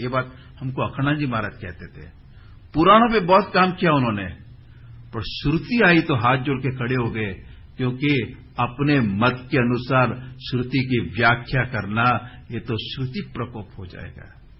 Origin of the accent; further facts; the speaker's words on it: Mumbai, Maharashtra, India; born or raised there